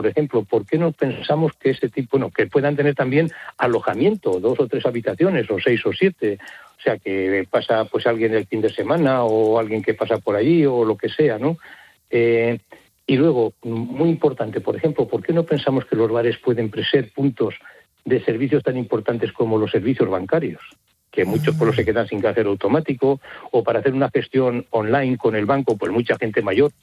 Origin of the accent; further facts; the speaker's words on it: Castile and León, Spain; yo soy de un pueblo de Soria, pequeñito, viven unos 500 habitantes